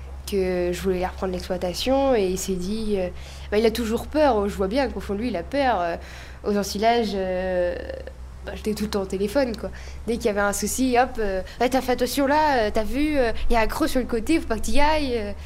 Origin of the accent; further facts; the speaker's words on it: Coutances, Normandy, France; also born or lived in Cambernon; Moi, c'est chez moi ici, Coutances. J'ai tout fait à Coutances. Je suis née à Coutances. Je suis au lycée, collège, BTS. Je suis tout fait à Coutances. Ah non, primaire, c'était chez moi, à Cambernon. Mais... à Cambernon, c'est ma ville